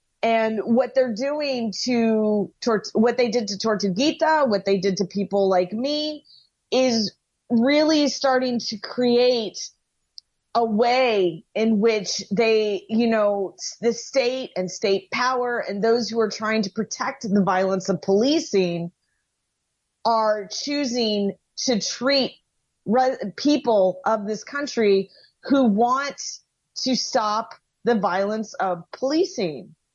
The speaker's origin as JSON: {"language": "English", "town": "Brooklyn", "region": "New York", "country": "United States", "said": "Well, I'm from Brooklyn, New York"}